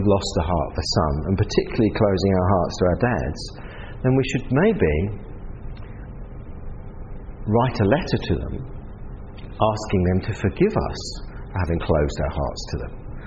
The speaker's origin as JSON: {"language": "English", "region": "England", "country": "United Kingdom", "said": "He was from New Zealand, I was from England"}